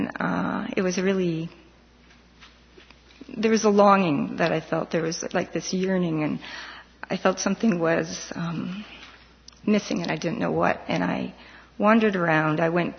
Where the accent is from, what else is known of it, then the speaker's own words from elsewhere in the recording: Winnipeg, Manitoba, Canada; I grew up in East Kildonan, not very far from here, and I was baptized in the United Church, Wesley United, which is now Emmanuel United on Kimberley, also not far from here.